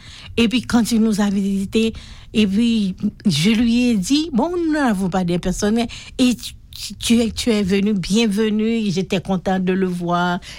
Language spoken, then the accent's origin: French; Haiti; Je suis d'Haïti.